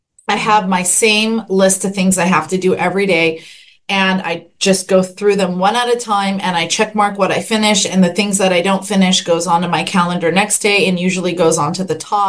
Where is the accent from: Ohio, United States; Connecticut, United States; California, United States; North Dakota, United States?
California, United States; Long Beach; Yeah, I was born and raised in Long Beach, and I work here in downtown.